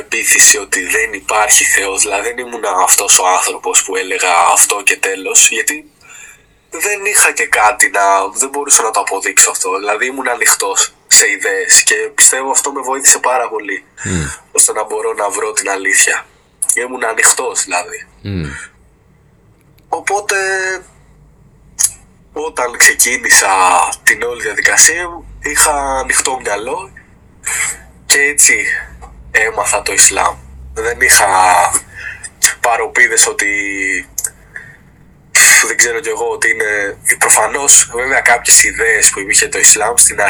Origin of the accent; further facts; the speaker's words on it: Greece; Εγώ μεγάλωσα εδώ στην Ελλάδα. Έχω γεννηθεί στην Ελλάδα, δεν έχω πολλά ερεθίσματα από εκεί, από Μέση Ανατολή και Ισλάμ. Ναι. Εμένα ο πατέρας μου είναι μουσουλμάνος